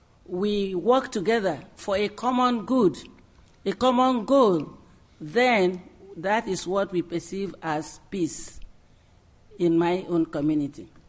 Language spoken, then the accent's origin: English; Eastern Nigeria, Nigeria; I come from Nigeria, Eastern Nigeria, and came from that group that were involved in war from 1967